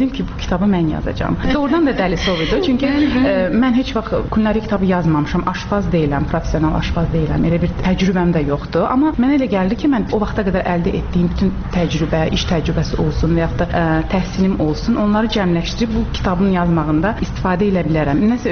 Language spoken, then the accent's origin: Azerbaijani; Baku, Azerbaijan; moved away as an adult; now in California, United States; Bakıdan olmuşuq, Bakıda böyümüşük.